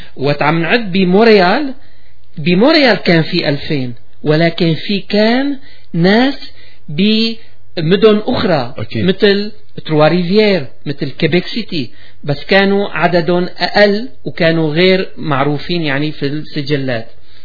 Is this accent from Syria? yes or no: yes; Syria; now in Canada; أنا اليوم جيت من سوريا، أنا جيلي هو الجيل الأول، لا أزال أحتفظ بجنسيتي ولو أنا ما حفظت عليها، بس ولكن أبقى أنا سوري.